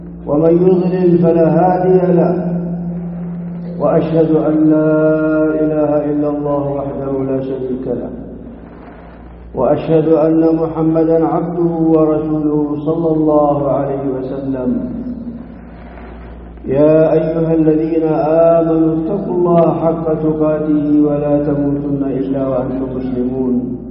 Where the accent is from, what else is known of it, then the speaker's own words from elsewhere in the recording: Saudi Arabia; بلادنا المملكة العربية السعودية